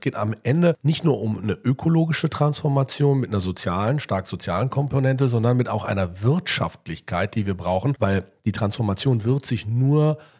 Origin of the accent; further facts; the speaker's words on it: Berlin, Germany; Ich bin seit 20 Jahren in meiner Heimatstadt Berlin Unternehmer